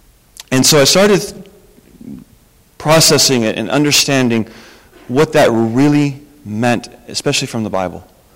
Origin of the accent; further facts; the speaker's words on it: Colorado, United States; I don't like either team, because growing up in Colorado, you don't like the Chiefs.